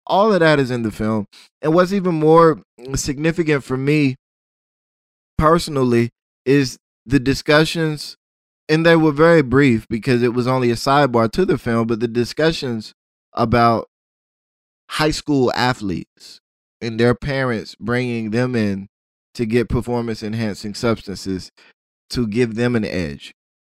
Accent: Tallahassee, Florida, United States; Me being a Floridian, I do have a love for all things Florida, but I'm from North Florida. I'm from Tallahassee, a place that was mentioned in the film. But that's where I'm from.

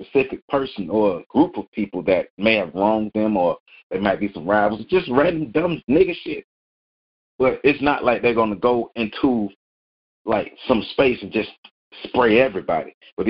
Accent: Tallahassee, Florida, United States; But I remember, you know, growing up on South Side of Tallahassee, I would hear gunshots all the time, but I didn't see a lot of guns until I got older.

